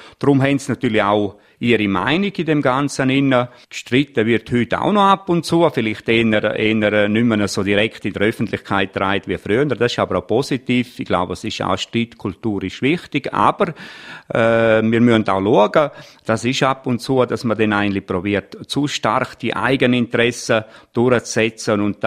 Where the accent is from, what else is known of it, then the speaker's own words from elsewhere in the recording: Switzerland; Nein, wir sind Schweizer, das möchte ich ganz klar betonen.